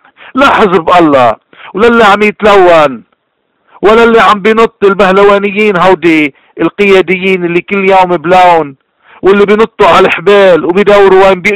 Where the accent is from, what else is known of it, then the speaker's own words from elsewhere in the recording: Lebanon; من هون اليوم بهالذكرى الأليمة بدنا نعرف وين بدنا نكون كلبنانيين